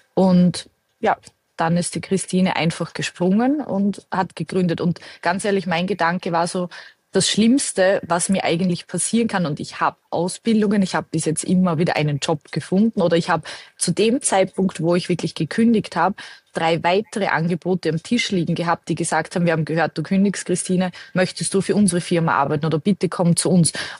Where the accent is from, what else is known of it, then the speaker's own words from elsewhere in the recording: Austria; bei uns in Österreich